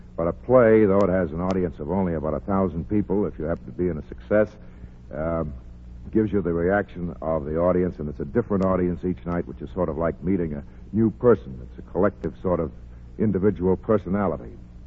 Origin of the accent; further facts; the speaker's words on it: Chicago, Illinois, United States; born there; I was born in Chicago.